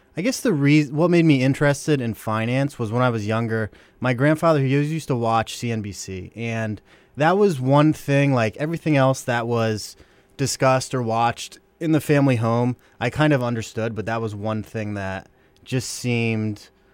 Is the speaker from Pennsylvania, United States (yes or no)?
yes; Pennsylvania, United States; Okay, so yeah, I'm from the Lehigh Valley originally. I grew up here, and I am a fan of WDIY